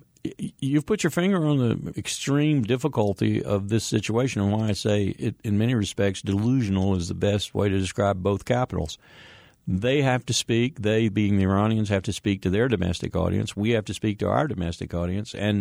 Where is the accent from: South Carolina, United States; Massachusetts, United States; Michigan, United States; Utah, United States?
South Carolina, United States; Senator Lindsey Graham from my home state of South Carolina tried to do in his questioning of Chuck Hagel